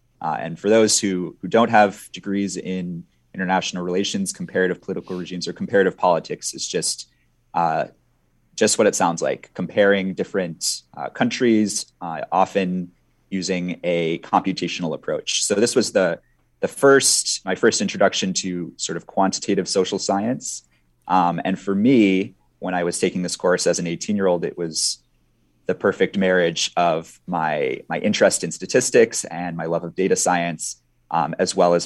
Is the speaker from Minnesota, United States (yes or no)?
yes; Minnesota, United States; I grew up in Minnesota, but the year I spent in Sweden really sort of opened my eyes.